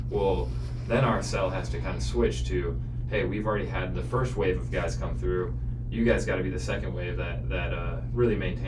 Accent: East Lansing, Michigan, United States; because I was raised in East Lansing, is part of who I am.

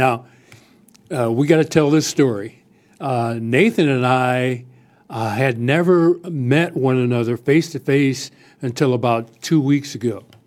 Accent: Freeport, Illinois, United States; It's called Henny Elementary School, again, in my hometown, Freeport, Illinois.

